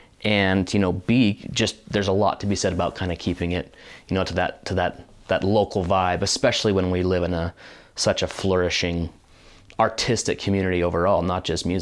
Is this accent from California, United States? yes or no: no; Boise, Idaho, United States; So I'm from Boise originally, but then moved away for a long time, and I moved back in 2016.